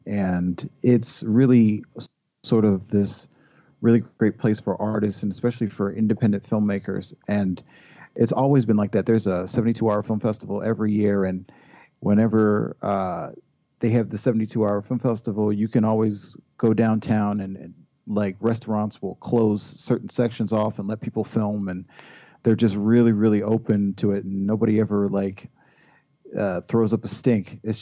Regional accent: Baltimore, Maryland, United States; now in Frederick, United States; Well, I'm currently in Frederick, Maryland, which is sort of my adopted city. I grew up in Baltimore and went to high school with Michael Phelps.

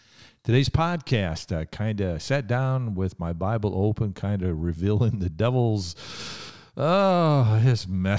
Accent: Ohio, United States; I'm remembering the tumultuous days of my youth growing up in the Vietnam era, trying to process the assassinations of JFK, Martin Luther King, Bobby Kennedy. I lived only 1 hour from Kent State.

